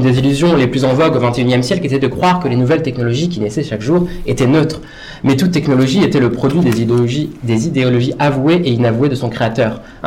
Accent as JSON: {"language": "French", "country": "France", "said": "parce qu'il y a des gilets jaunes et que je suis français"}